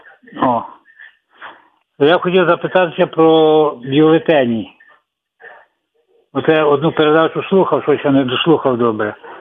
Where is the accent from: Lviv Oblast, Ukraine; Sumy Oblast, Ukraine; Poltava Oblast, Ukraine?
Lviv Oblast, Ukraine; Того звонить … з Львівської області.